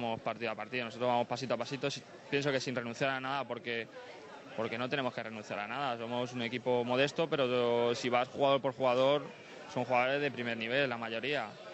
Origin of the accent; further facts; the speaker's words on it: Huelva, Andalusia, Spain; Encima tengo la suerte de que yo soy de allí, soy de Huelva.